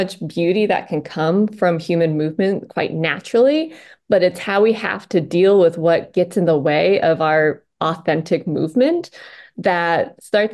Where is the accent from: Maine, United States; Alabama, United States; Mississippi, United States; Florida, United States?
Maine, United States; And yeah, and so I grew up in Maine, and all I wanted to do was study dance.